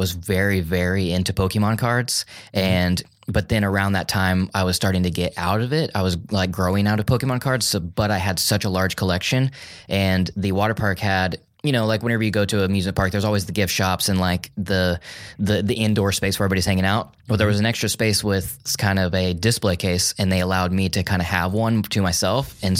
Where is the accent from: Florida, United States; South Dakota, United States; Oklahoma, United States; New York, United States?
Oklahoma, United States; Enid; Yeah, I grew up in a small town in Oklahoma. It's called Enid, and it was about 50,000 people. So really small.